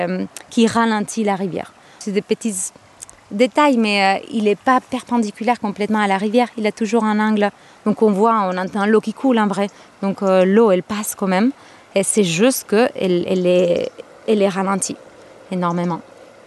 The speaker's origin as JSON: {"language": "French", "country": "Spain", "tie": "born or raised there", "said": "J'ai grandi en Espagne et au bord de l'eau en fait."}